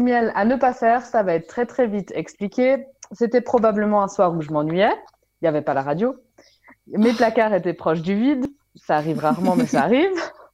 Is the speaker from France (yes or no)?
no; Switzerland; un produit qu'on trouve chez nous en Suisse